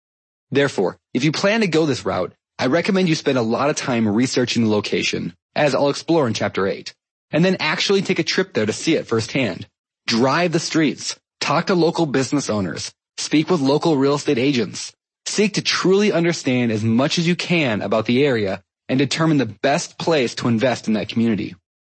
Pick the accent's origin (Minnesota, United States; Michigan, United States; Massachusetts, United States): Minnesota, United States; moved away; I grew up in Minnesota until my college sweetheart took me out west. So today, I would not be opposed to investing back in my homeland.